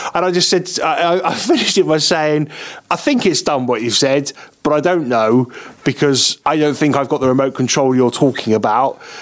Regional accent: United Kingdom; And because I'm British

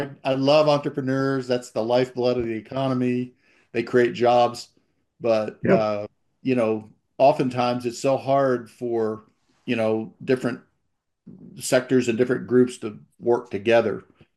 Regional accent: United States; And you know, being an American, you know, there's always that, well, did you make any money doing it?

